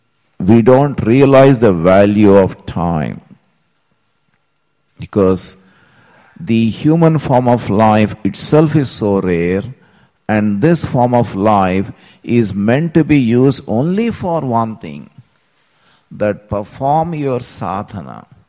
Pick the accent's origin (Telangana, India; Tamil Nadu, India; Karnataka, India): Telangana, India; Hyderabad; I still remember this street where I grew up in Hyderabad.